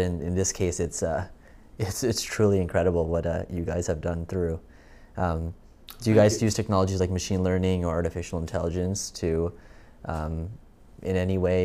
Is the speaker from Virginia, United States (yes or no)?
no; New Jersey, United States; Even as someone who's from New Jersey, I can't get all my boroughs straight.